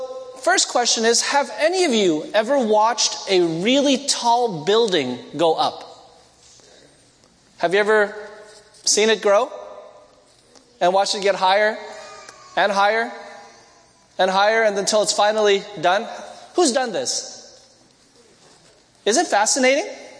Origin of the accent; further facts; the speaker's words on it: Canada; Okay, sorry, I'm Canadian.